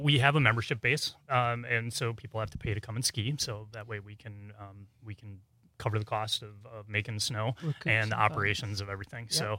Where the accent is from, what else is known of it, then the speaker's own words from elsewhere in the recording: Watertown, Wisconsin, United States; And I grew up in Watertown.